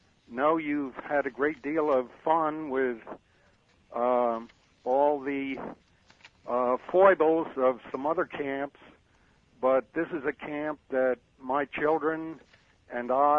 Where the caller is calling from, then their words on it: Chateaugay Lake, New York, United States; I'm calling from Chateauguay Lake.